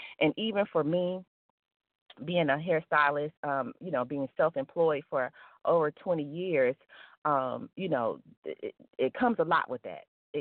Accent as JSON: {"language": "English", "town": "Detroit", "region": "Michigan", "country": "United States", "tie": "born or raised there", "lives_now": "Atlanta, United States", "said": "Again, that was Steve Maxwood from my hometown, Detroit, Michigan."}